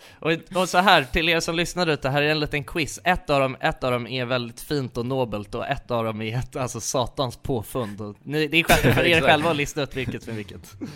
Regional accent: Nacka, Stockholm County, Sweden; för att jag kommer från Nacka liksom

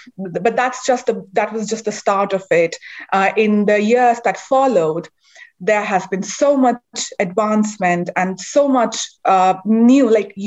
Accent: India; we didn't have any phones in our house when we were growing up in India.

